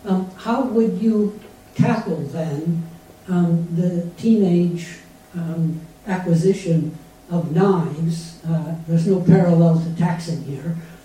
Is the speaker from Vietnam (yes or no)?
no; Norway; English is a second language; now in United Kingdom; from Norway.